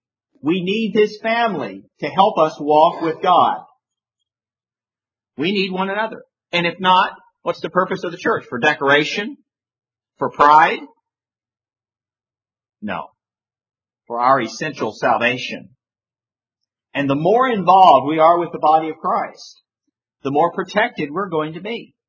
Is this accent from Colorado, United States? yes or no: yes; Denver, Colorado, United States; I'm from Denver. We've won two Super Bowls in a row.